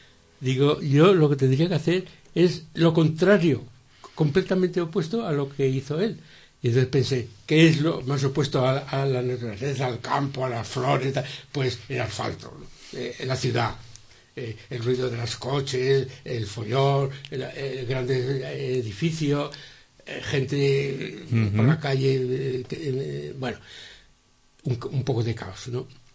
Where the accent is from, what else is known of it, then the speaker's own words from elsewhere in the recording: Aragon, Spain; como aragonés, que soy un poco tozudo, ¿no? Como tenemos fama.